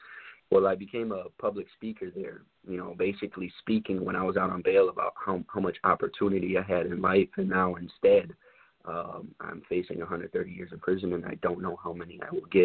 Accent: Midwest, United States; You know, I'm from the Midwest, so they're all from these areas where, you know, white people don't even exist, you know, living there.

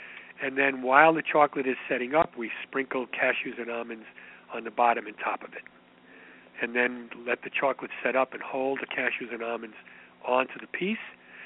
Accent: New York, United States; Although growing up in the Northeast, like you and I, in New York, we were always dark chocolate people.

